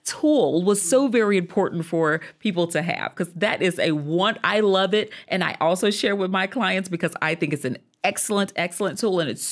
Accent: the South, United States; accent: Southern twang; I'm from the South. And so that Southern twang is definitely still there.

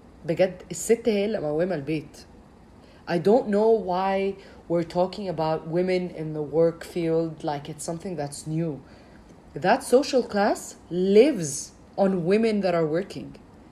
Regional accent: Dubai, United Arab Emirates; moved away as an adult; I was raised in Dubai my whole life. I've only lived here for about 4 or 5 years.

